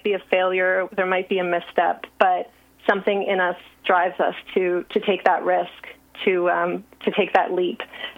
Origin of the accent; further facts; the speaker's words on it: Montreal, Quebec, Canada; though I'm from Montreal, I spent some time away